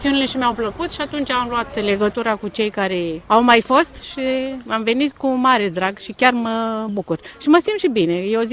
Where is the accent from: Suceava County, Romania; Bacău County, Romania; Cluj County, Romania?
Bacău County, Romania; Onești; now in Rome, Italy; Deloc sunt din Onești, Bacău.